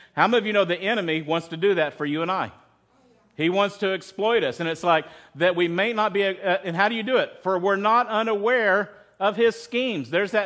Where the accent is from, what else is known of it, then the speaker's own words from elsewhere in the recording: Texas, United States; And like I grew up in West Texas and there were thorns everywhere.